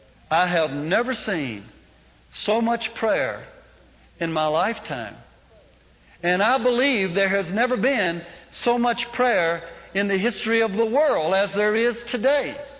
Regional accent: Mississippi, United States; now I know from the accent you probably thought I was from Chicago and New Jersey, but I actually started out a Mississippi farm boy with mud between my toes and still have that.

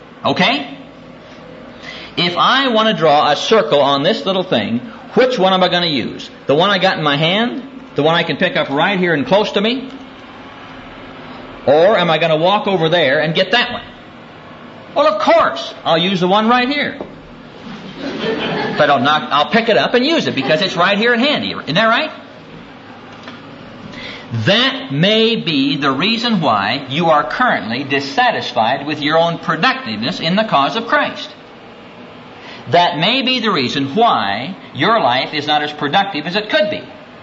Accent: Midwest, United States; You know, I'm from a farm. I'm from the Midwest.

